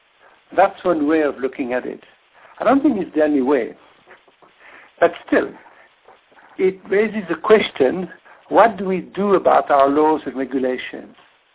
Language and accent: English; South Africa; I come from South Africa, and for a number of decades, the law was unjust, and people have learned to disobey the law.